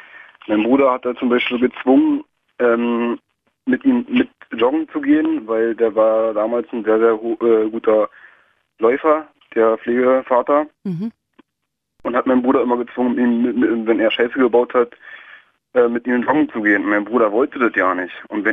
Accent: Brandenburg, Germany; born or raised there; also born or lived in Berlin

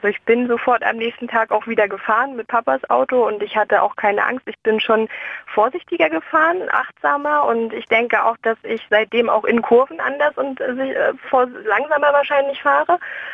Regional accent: Rostock, Mecklenburg-Vorpommern, Germany; in meiner Heimatstadt Rostock.

